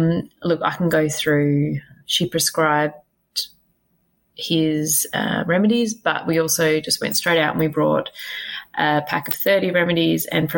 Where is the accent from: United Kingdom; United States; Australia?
Australia; Perth, Western Australia; I'm from Perth, WA.